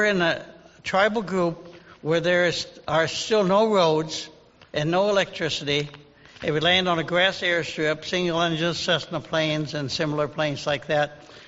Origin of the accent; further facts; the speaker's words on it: Ohio, United States; also born or lived in Indonesia; We've moved back onto the farm where I grew up in Northwest Ohio